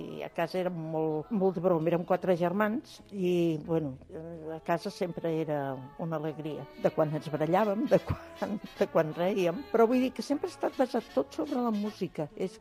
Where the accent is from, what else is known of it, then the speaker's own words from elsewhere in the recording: Barcelona, Catalonia, Spain; Soc de Barcelona, tinc 87 anys